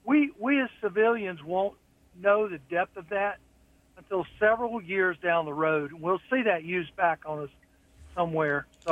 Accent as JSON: {"language": "English", "region": "Alabama", "country": "United States", "tie": "born or raised there", "said": "I thought I had growing up in Alabama, but D.C.'s a whole new level of racism."}